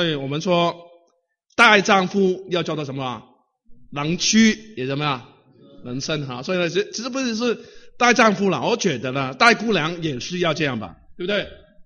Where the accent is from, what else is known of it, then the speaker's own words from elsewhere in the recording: Hong Kong; 我们从香港来的，我们面对一个问题是怎么样呢？一九九七的问题啊